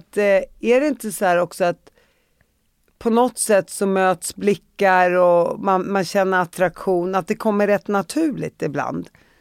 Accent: Uppsala, Uppsala County, Sweden; Jag är från Uppsala.

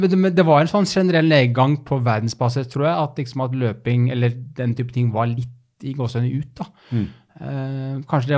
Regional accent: Oslo, Norway; also born or lived in Bærum; jeg er født på Bærum sykehus, og har egentlig bodd i Bærum Oslo hele tiden, faktisk.

